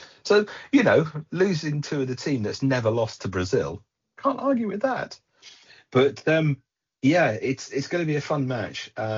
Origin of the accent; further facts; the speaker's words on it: England, United Kingdom; now in Barcelona, Spain; I'm an Englishman in Barcelona.